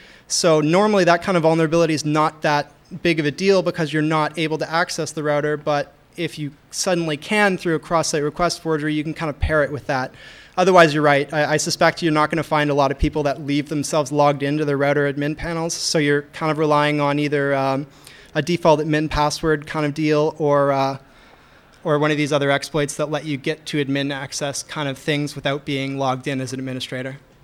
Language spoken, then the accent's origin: English; Toronto, Ontario, Canada; I'm from Toronto, so we just survived the G20 stuff